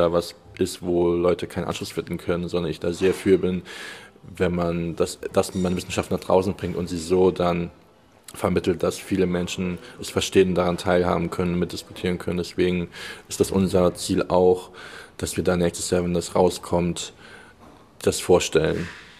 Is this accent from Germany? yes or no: yes; Germany; born there